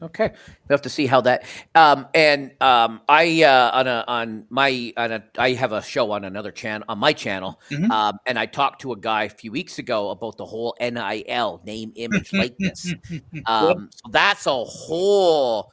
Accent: Toronto, Ontario, Canada; because it affects my hometown Raptors, or home country Raptors.

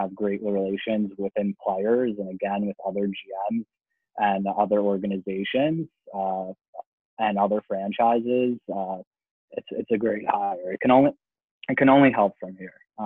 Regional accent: New York, United States; Being a New Yorker, we're not as patient. We're very fast-paced, you know, mentality and brain.

